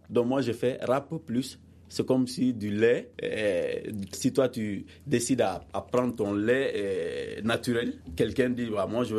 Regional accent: Gabon; born there; Moi je viens, je suis né au Gabon

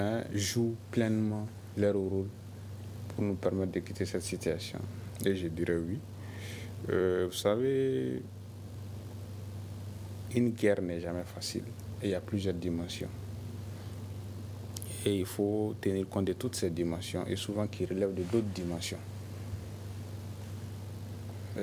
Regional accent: Mali; Nous sommes tous des Maliens, nous sommes tous des jeunes

